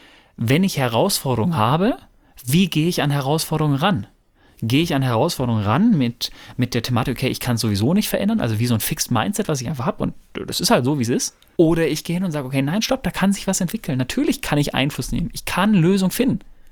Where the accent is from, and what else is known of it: North Rhine-Westphalia, Germany